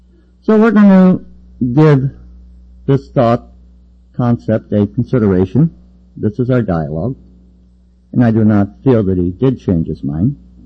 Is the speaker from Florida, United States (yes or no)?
no; Detroit, Michigan, United States; I was raised in Detroit in a class there